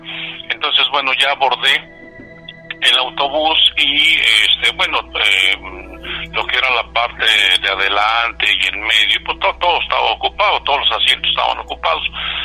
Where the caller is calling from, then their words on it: Ayotla, State of Mexico, Mexico; Me encuentro en Ayotla, Estado de México.